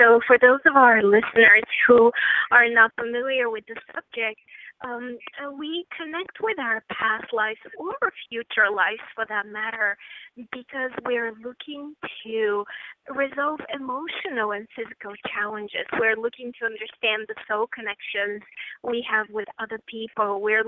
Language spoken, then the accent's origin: English; Bulgaria; I grew up in Bulgaria, and at that time it was a communist country, so nobody spoke to me about God.